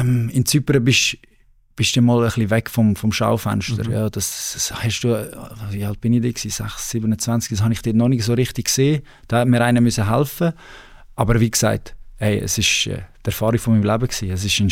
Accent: Switzerland; ich bin Schweizer, in der Schweiz aufgewachsen

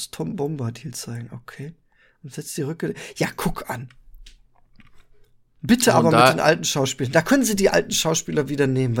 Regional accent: Germany; wir als Deutsche sind da ja sehr verwöhnt

